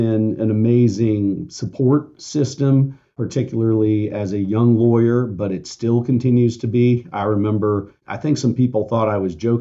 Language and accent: English; Kansas City, Missouri, United States; I worked for a big law firm in San Francisco and a big law firm in my hometown of Kansas City